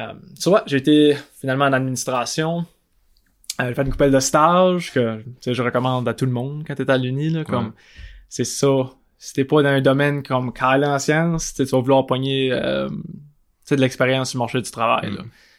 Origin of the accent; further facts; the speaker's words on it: Edmundston, New Brunswick, Canada; je viens d'Edmundston. Ma mère est française. Mon père est américain.